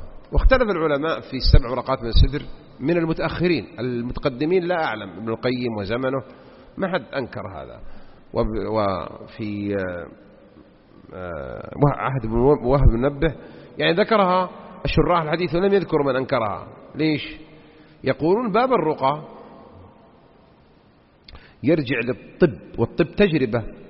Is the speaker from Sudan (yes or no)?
no; Jeddah, Makkah Province, Saudi Arabia; تذكرون عندنا بجدة هناك بحيرة منتنة فيها مجاري